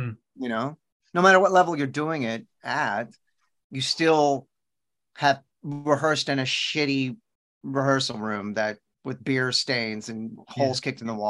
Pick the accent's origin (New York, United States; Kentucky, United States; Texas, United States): Texas, United States; You know, I live in Texas still. I'm born and raised in Texas.